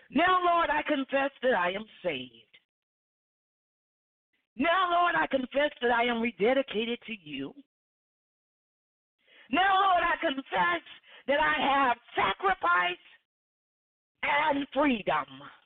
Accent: Alabama, United States; Yes, you know I'm from Alabama. It's a southern thing, isn't it?

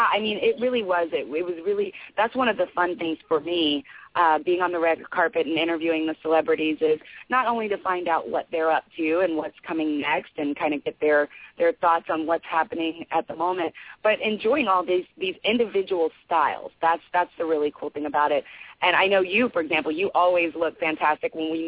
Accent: Kentucky, United States; I come from Kentucky, which is, you know, debated whether that's the South or the Midwest, but there's a tendency there.

